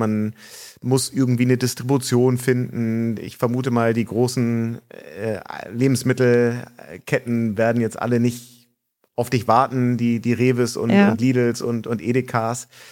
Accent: Hamburg, Germany; Ich bin ja aufgewachsen hier in Hamburg.

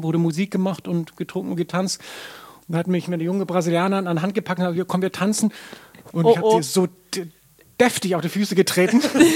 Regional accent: Reykjavik, Capital Region, Iceland; Ich bin geboren und aufgewachsen in Reykjavik.

